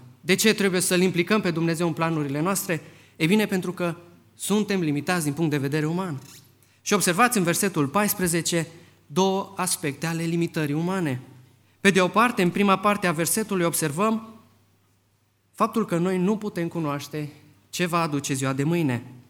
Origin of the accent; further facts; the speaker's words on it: Vulcan, Hunedoara County, Romania; vin din România, din județul Hunedoara. Stau într-o localitate undeva la sudul județului, numită Vulcan.